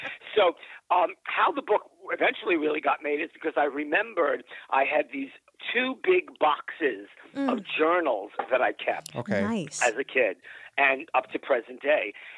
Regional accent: Brooklyn, New York, United States; from growing up in Brooklyn to … to my mom to people that I have

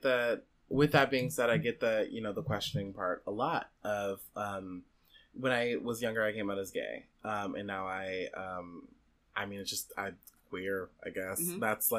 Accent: Jamaica; Like, I want to represent the heritage that I've grown up to know and love, even if it, you know, being Jamaican, even if that necessarily doesn't agree with me

